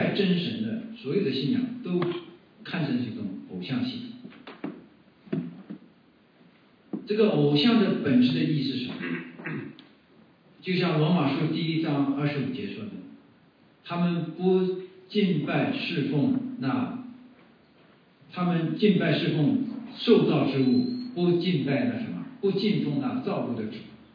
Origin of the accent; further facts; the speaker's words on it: China; 我想我们中国人也很能够理解啊，古代中国人也非常重视你的家族